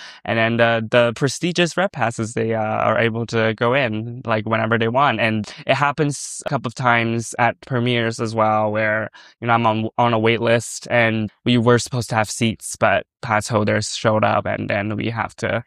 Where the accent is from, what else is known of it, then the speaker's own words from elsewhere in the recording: China; now in Los Angeles, United States; I'm originally from China, and I'm currently based